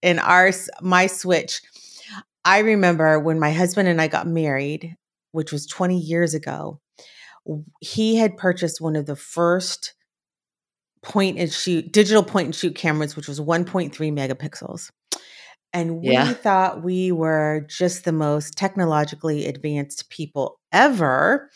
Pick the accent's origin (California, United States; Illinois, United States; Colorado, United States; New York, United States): California, United States; Los Angeles; Okay. Now, I grew up in Los Angeles, and I wasn't like connected directly to the entertainment industry